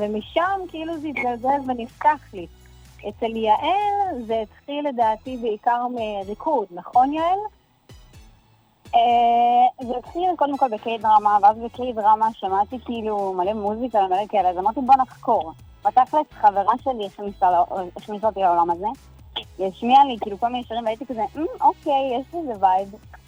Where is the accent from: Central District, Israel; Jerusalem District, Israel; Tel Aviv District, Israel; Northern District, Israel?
Central District, Israel; Beit Dagan; אנחנו מבית דגן